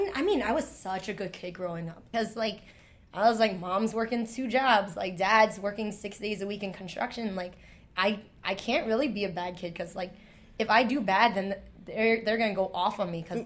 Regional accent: New York City, New York, United States; Yes, born and raised in Chinatown.

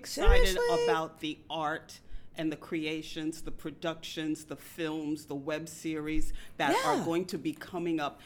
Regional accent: New York City, New York, United States; I am originally from Bed-Stuy, a Brooklyn gal. Bed-Stuy, do or die, mostly die.

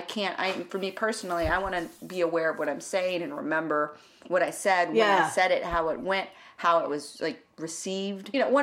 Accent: Dallas, Texas, United States; Well, I grew up in Dallas. My family actually, my mom and my dad are both from South Texas, Brownsville, which is a border town.

